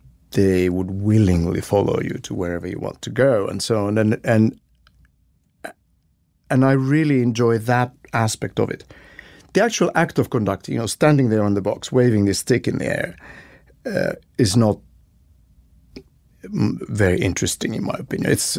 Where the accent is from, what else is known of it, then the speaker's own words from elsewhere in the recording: Helsinki, Uusimaa, Finland; English is a second language; I was born and raised in Helsinki, Finland.